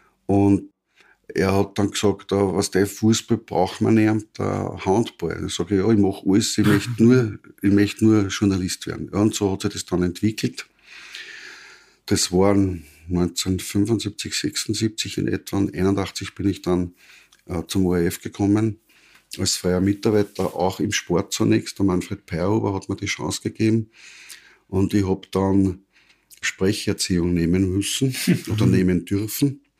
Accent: Linz, Upper Austria, Austria; Ich bin in Linz geboren. Im Krankenhaus da beim Herzigen Bruder.

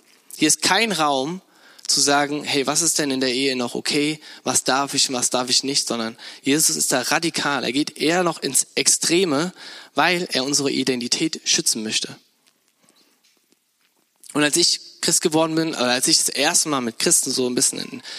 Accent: Bad Kreuznach, Rhineland-Palatinate, Germany; now in Neunkirchen, Germany; Ich komme ja eigentlich aus Bad Kreuznach in der Nähe von Mainz, bisschen bei der südlichen, eine nahe Weinregion. Wunderschön. Und dann bin ich hier nach Neunkirchen gekommen, ins Siegerland.

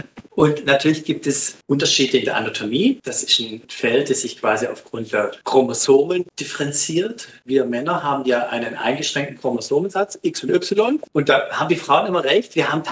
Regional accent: Baden-Württemberg, Germany; born there; accent: Swabian; ich bin sogar richtig hier verwurzelt. Ich bin in Battlern geboren. Ich kann schon Schwäbisch. Ich versuche es immer so ein bisschen zu unterdrücken, dass es nicht ganz so breit wird.

